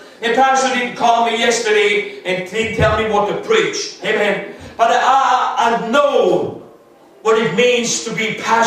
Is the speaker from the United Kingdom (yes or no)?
no; Austria; English is a second language; moved away; See, when I grew up in Austria, I don't remember any of my friends' families, the parents not being divorced.